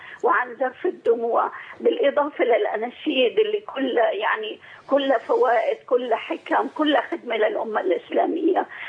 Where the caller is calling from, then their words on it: Qatar; أنا من قطر عم بتكلم.